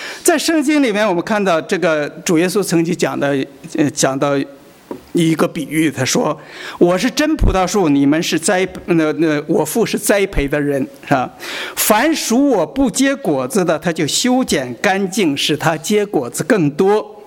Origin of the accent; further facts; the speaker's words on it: China; 我们中国人在形容一个人乱说话或者说瞎话的时候啊